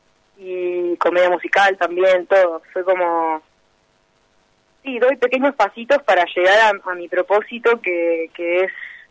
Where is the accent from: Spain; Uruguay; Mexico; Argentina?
Argentina; Neuquén; also born or lived in Buenos Aires; yo nací en Buenos Aires, toda mi familia materna es de Neuquén, así que siempre viajé para allá, para Neuquén.